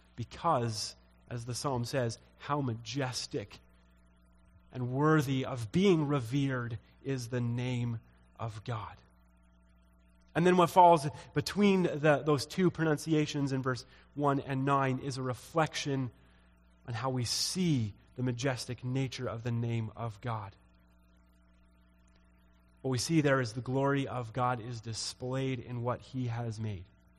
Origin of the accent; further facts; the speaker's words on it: Edmonton, Alberta, Canada; So I grew up in Edmonton, big city, fairly big city. Right? There's a lot of light pollution, so in the evenings you don't see the stars very well.